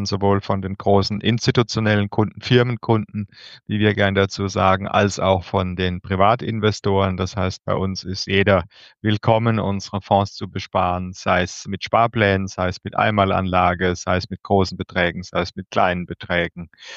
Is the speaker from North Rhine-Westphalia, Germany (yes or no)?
no; Rhineland-Palatinate, Germany; Ich komme aus der Pfalz